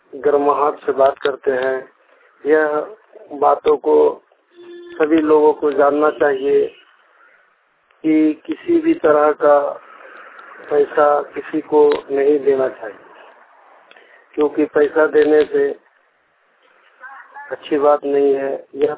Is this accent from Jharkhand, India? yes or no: yes; Dumka, Jharkhand, India; मैं दुमका का रहने वाला हूँ।